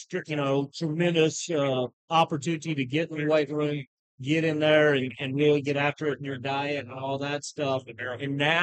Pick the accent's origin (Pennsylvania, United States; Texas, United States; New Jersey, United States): Texas, United States; And, you know, I'm from Texas, grew up in Texas.